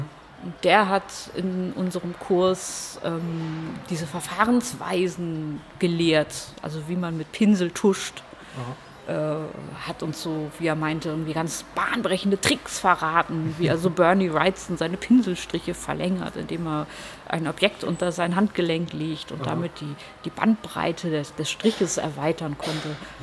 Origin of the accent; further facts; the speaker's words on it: Hamburg, Germany; ich komme aus Hamburg und will in New York Comics machen